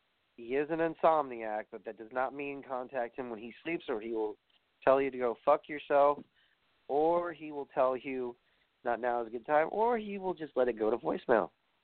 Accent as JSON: {"language": "English", "country": "United States", "said": "and of course, my home country, the United States"}